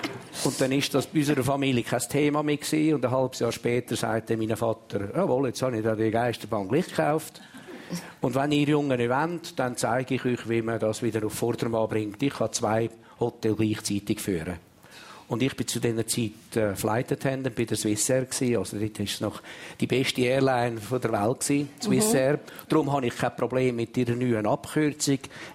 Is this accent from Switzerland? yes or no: yes; Glarus, Switzerland; Ich bin in Glaris aufgewachsen.